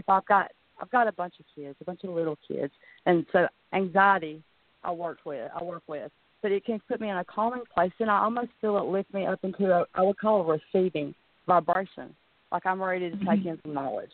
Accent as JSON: {"language": "English", "town": "Hueytown", "region": "Alabama", "country": "United States", "said": "I'm from Hueytown, Alabama."}